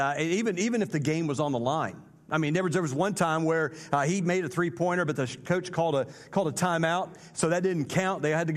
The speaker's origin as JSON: {"language": "English", "region": "Indiana", "country": "United States", "said": "I don't say that because I'm from Indiana"}